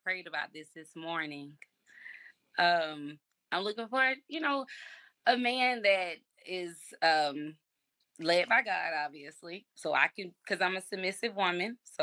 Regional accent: Alabama, United States; I'm from Alabama. I believe in family first.

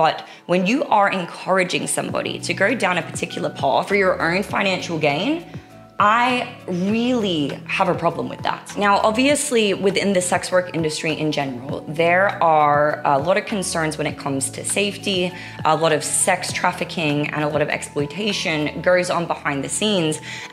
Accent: Sunshine Coast, Queensland, Australia; now in Miami Beach, United States; I grew up by the beach. I grew up on the Sunshine Coast of Australia. Surfer's paradise, Maui, Hawaii, and now Miami Beach.

